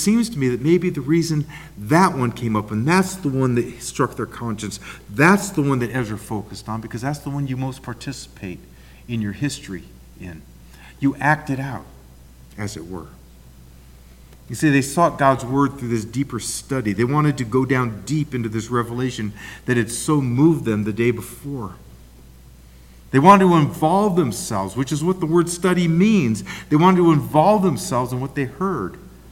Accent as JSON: {"language": "English", "town": "Portland", "region": "Oregon", "country": "United States", "tie": "born or raised there", "said": "I always enjoyed Sukkot when I was a kid growing up in Portland, Oregon."}